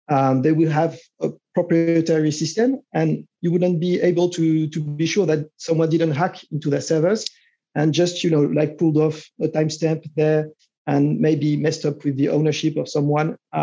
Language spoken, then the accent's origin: English; France; English is a second language; as you can tell by the outrageous accent, I'm from France.